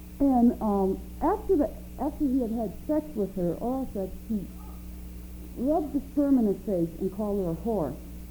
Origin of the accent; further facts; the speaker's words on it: Wilber, Nebraska, United States; As a girl growing up in Wilbur, Nebraska, in high school, there were good girls and bad girls.